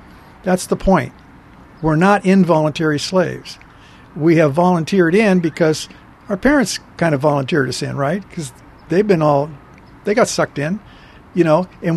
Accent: Ohio, United States; born there; because I was born in Ohio, so I'm an Ohioan, right?

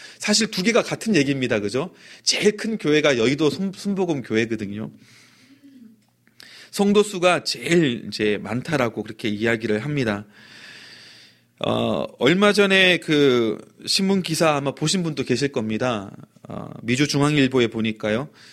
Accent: South Korea; now in United States; 제가 한국 사람이고 한국에서 왔다는 걸 알면은

